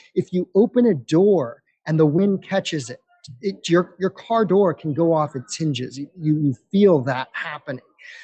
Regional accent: California, United States; I'm from California, and so it reminds me of the driest conditions that I have grown up with in California wildfires

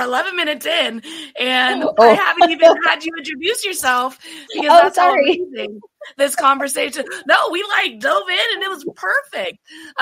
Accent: California, United States; also born or lived in Iowa; I'm from California. I'm from the city. I spent some time in, I would say, extremely rural Iowa for college.

